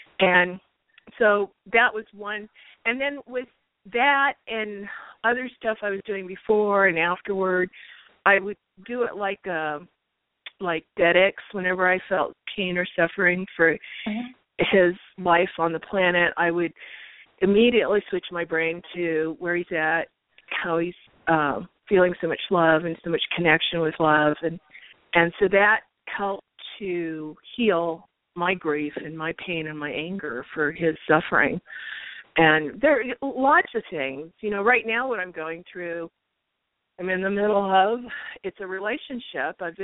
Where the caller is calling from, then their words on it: Arizona, United States; Like the previous caller, Arizona.